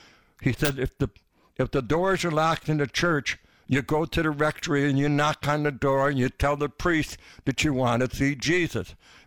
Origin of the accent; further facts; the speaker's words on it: Massachusetts, United States; And Father Tom says, where are you from? I said, the Berkshires.